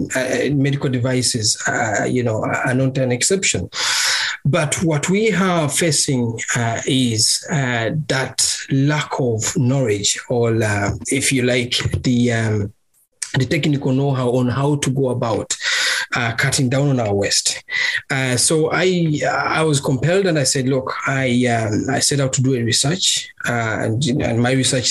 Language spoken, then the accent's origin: English; Uganda; I'm originally from Uganda. It's a small East African country.